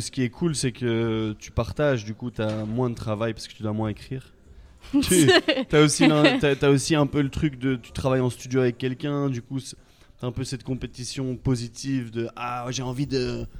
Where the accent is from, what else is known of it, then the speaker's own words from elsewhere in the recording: Brussels, Belgium; Ouais, je viens de Bruxelles.